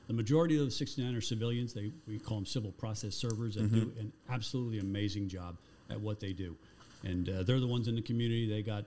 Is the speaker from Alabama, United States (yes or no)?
no; Florida, United States; I'm born and raised in Broward County too. I'm a local product.